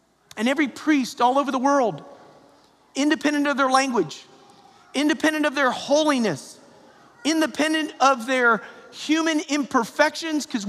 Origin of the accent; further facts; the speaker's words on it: Atlanta, Georgia, United States; even though I'm from Atlanta, Georgia, Coca-Cola, right?